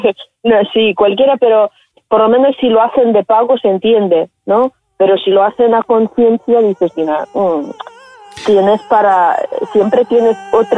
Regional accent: Ukraine; si usted habla con los ucranianos, muchos dicen, es mi tierra, es mi casa. Entonces, para nosotros es algo sagrado

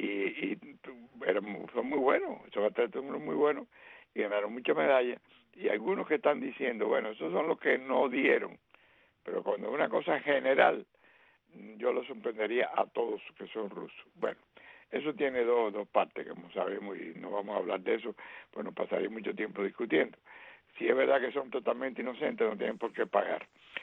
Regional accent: Cuba; como cubanos

